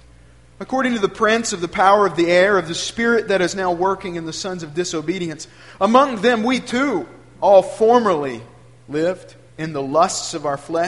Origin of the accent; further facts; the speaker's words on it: Alabama, United States; I grew up in North Alabama, one of seven children of a gospel preacher and godly family. They sent us to Athens Bible School